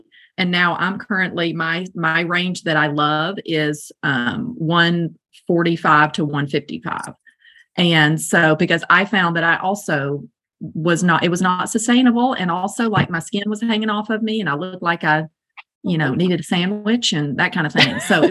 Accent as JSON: {"language": "English", "town": "Little Rock", "region": "Arkansas", "country": "United States", "said": "So I'm from Little Rock, Arkansas. Go Hogs."}